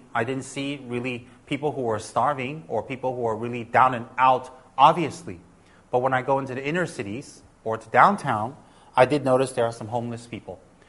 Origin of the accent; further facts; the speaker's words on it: New Jersey, United States; even when I was very young, growing up in New Jersey.